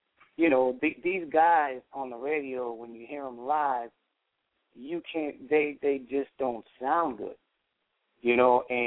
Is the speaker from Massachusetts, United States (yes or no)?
yes; Boston, Massachusetts, United States; I know I'm from Boston, so all